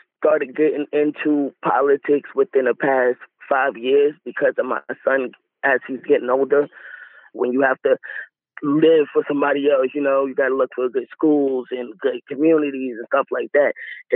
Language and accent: English; Long Island, New York, United States; now in Wilkes-Barre, United States; No, I'm originally from New York.